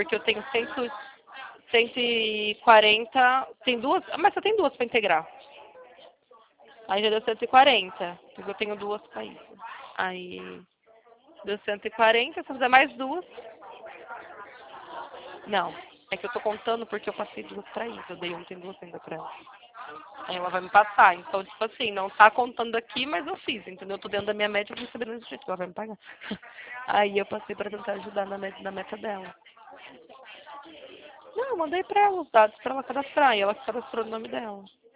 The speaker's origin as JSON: {"language": "Portuguese", "town": "Cachoeirinha", "region": "Rio Grande do Sul", "country": "Brazil", "said": "Não, Gaúcha não, Sulista. Olha, eu sou de Cachoeirinha, Cachoeirinha, né, que ela falou? Cachoeirinha, Rio Grande do Sul."}